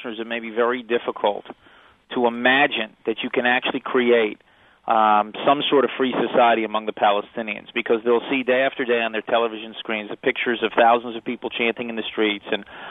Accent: United States; I grew up in the United States.

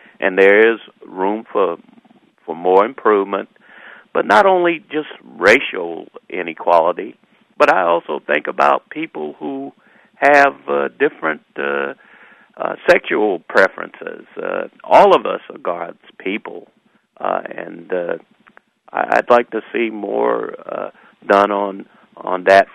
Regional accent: the South, United States; I grew up in the South

